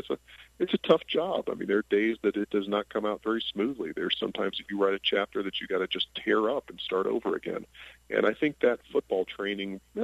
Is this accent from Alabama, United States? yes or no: yes; Alabama, United States; I remember thinking as a teenager growing up in Alabama